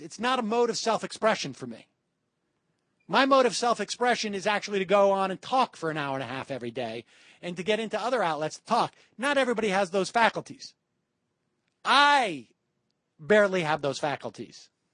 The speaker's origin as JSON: {"language": "English", "town": "Worcester", "region": "Massachusetts", "country": "United States", "tie": "born or raised there", "said": "I grew up in Worcester. There was one place where I bought my clothes."}